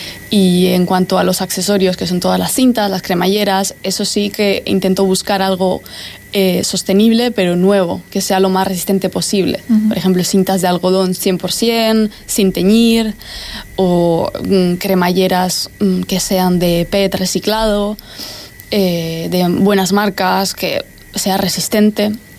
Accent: Barcelona, Catalonia, Spain; also born or lived in Fuerteventura / London / Amsterdam; mi madre es italiana, mi padre es canario, yo nací aquí en Fuerteventura y crecí fuera, realmente crecí fuera, en Barcelona, luego estudié en Londres, estuve un poco, bueno, pues trabajando en Ámsterdam y luego ya decidí volver.

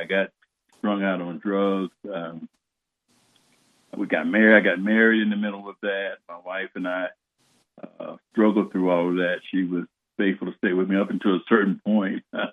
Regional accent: Youngstown, Ohio, United States; also born or lived in Alabama; I grew up in Youngstown, Ohio. I was born in Alabama, and my parents migrated to Youngstown, Ohio. And my father was a steel worker, and I grew up there in Youngstown, Ohio, until the time I entered the service.

